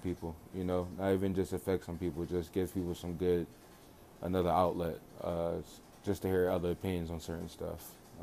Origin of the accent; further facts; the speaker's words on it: Philadelphia, Pennsylvania, United States; now in Pittsburgh, United States; I'm 26. I'm from Philly. I currently live in Pittsburgh.